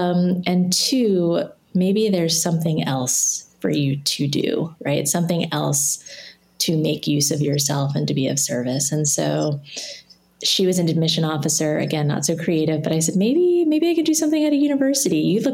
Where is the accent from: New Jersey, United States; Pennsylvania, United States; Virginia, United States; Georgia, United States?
New Jersey, United States; I grew up in New Jersey, so maybe that's part of it, home, everything would be okay.